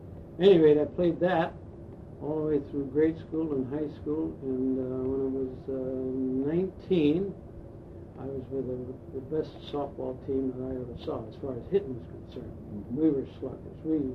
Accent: Massillon, Ohio, United States; I'm from Massillon, Ohio. That's 50 miles south of Cleveland. It's known as a football town.

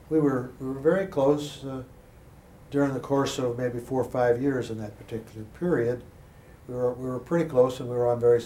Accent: Los Angeles, California, United States; born there; I was born in Los Angeles, but I didn't want to move there.

